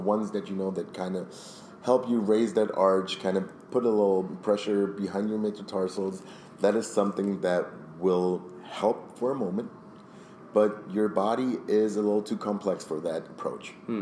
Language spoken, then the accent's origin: English; Berlin, Germany; I'm from Berlin, Germany. Mm-hmm. That's where I'm located. I'm in the dead center of the inner city.